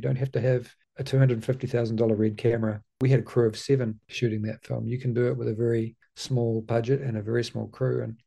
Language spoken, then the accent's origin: English; New Zealand; There are places we've been to that Mozart played, Beethoven played, and you know, as a Kiwi, that's not something you even dream about.